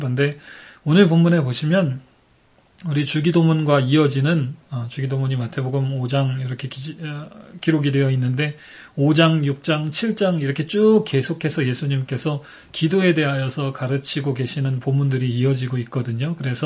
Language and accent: Korean; California, United States; 제가 캘리포니아에서 왔고